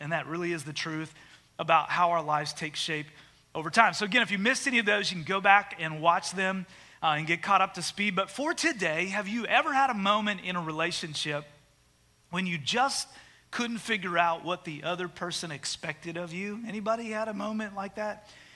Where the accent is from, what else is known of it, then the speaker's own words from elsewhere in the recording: Canada; moved away as an adult; now in United States; I was born and raised in Canada, grew up there, but when I was 18, I came to college in the U.S., I met a girl, I moved back to Canada, but then that girl imported me, I moved here